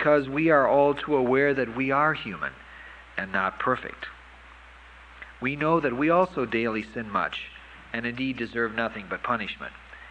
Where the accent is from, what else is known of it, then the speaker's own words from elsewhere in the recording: Appleton, Wisconsin, United States; It's legitimate. I grew up in Appleton. That's where the pad comes from.